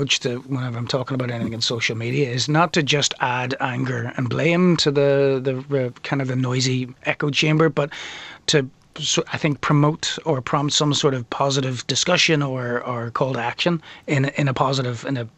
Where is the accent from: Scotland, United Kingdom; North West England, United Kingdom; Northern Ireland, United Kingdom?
Northern Ireland, United Kingdom; Belfast; One of the reasons I think I've done great is because I'm from Belfast.